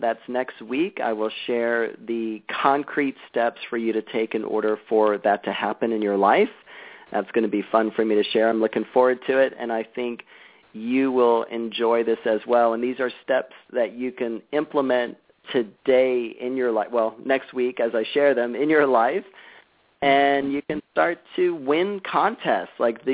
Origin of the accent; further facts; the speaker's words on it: United States; I'm from the States, so we certainly do.